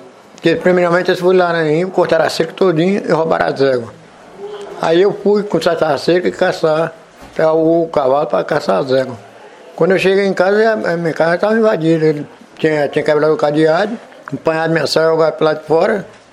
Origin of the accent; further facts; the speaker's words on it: Nanuque, Minas Gerais, Brazil; also born or lived in Pernambuco / Bahia; now in Mucuri, Brazil; Sou da Bahia, sou lá de Pernambuco, mas sou criado em Nanuque.